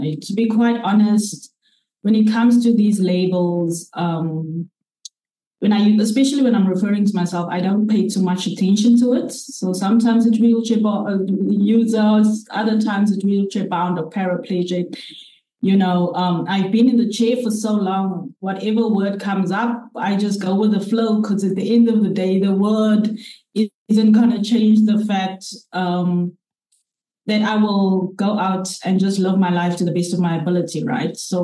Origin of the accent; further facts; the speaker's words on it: Windhoek, Khomas, Namibia; now in South Africa; I'm originally from Namibia, Windhoek. I've been in South Africa since the year 99.